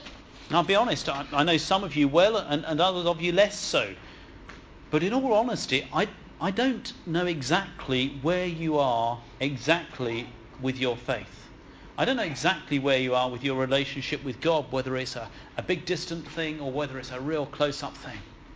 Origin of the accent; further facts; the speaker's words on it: United Kingdom; I know we're British. I know we like our 18 inches distance.